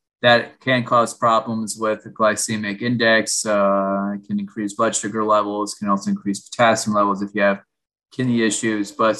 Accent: Florida, United States; Growing up in Florida, the Florida heat, I did not drink enough water.

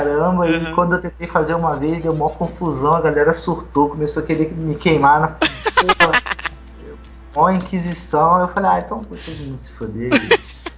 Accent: Rio de Janeiro, Brazil; só porque eu sou carioca e isso faz parte do meu sangue.

